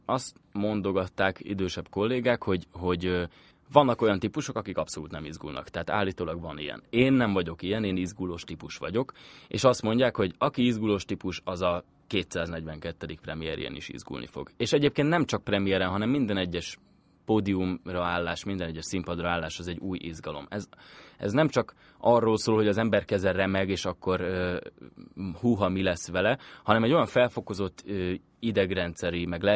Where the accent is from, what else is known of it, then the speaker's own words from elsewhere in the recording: Budapest, Hungary; Én budapesti vagyok, de a fél életemet vidéken töltöttem, mert volt egy Pestől 50 kilométerre levő kis parasztházunk